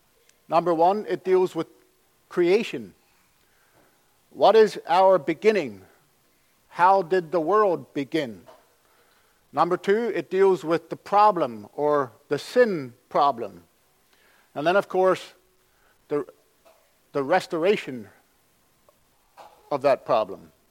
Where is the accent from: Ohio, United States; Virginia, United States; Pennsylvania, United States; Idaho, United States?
Pennsylvania, United States; because I am from Pennsylvania, and because I am from Lancaster County, and the fact that I am a pastor, and the fact that I am a pastor from Weavertown Amish Mennonite Church